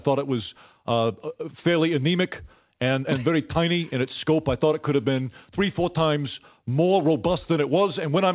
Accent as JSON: {"language": "English", "town": "Brooklyn", "region": "New York", "country": "United States", "said": "I'm originally from Brooklyn"}